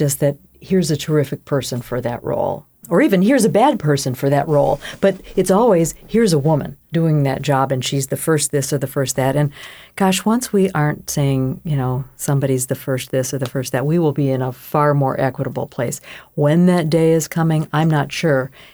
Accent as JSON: {"language": "English", "region": "Michigan", "country": "United States", "said": "I mean, I'm from Michigan. Okay, that was one of the key states in this last election."}